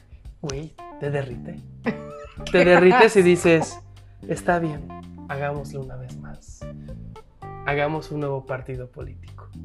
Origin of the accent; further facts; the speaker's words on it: Mexico; si me ve un extranjero y digo, ah, soy de México